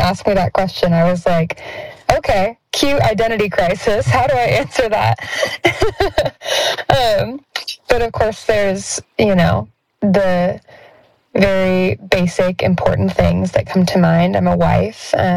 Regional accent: Indiana, United States; now in Nashville, United States; I'm a Midwestern girl. I was born and raised in Indiana my whole life. And my husband and I recently moved to the Nashville area in June 2024.

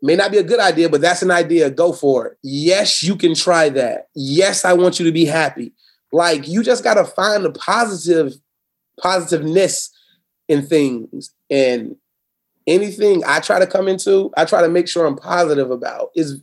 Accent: Naples, Florida, United States; Yeah, born and raised in Florida. Never want to leave it. I hope and pray that I can handle all my business out of Naples, Florida.

